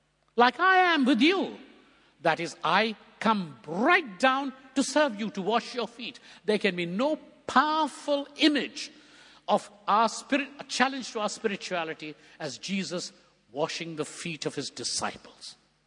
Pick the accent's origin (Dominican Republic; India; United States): India; You know, I come from India, and we have long epics